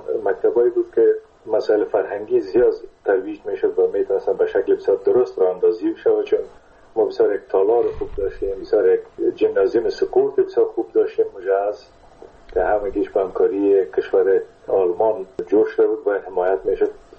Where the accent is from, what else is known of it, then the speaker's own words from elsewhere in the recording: Kunduz, Afghanistan; born there; در قندوز در زمانی که ما به دنیا آمدم، پدرم در اسپینزر قندوز مصروف ایفای وظیفه بوده و در اون زمان البته تا سنای 3 سالگی ما در قندوز بودیم، مکتب نرفتیم در قندوز،